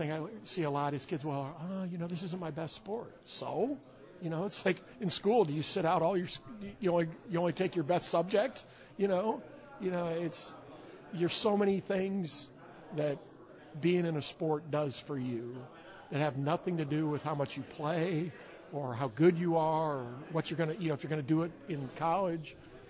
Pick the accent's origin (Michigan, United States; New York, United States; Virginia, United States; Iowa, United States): Iowa, United States; Now, I grew up in Iowa, you know